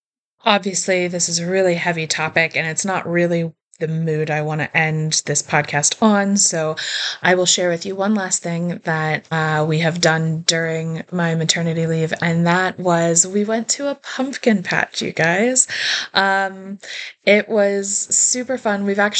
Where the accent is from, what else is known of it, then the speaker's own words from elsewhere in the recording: Ohio, United States; It's beautiful here. I'm from Ohio, and the fall foliage is just freaking gorgeous.